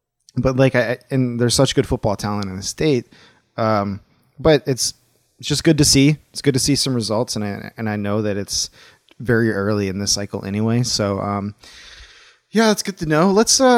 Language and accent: English; Louisiana, United States; I'm from Louisiana, and you know where everybody thinks that outside that I'm riding my Piro to school and I got a gator as a pet, but I'm like, I live in the capital of the city